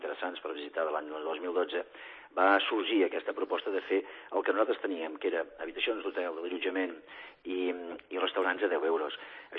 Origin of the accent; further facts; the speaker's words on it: Girona, Catalonia, Spain; com a gironins o com a organitzadors de l'esdeveniment